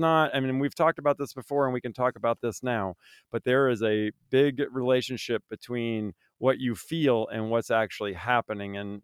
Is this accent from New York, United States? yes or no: no; Vermont, United States; I grew up in Vermont, we would break ice to go free ski in the middle of the lake.